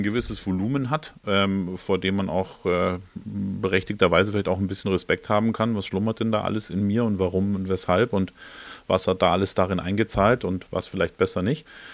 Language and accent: German; Munich, Bavaria, Germany; ich komme ja aus München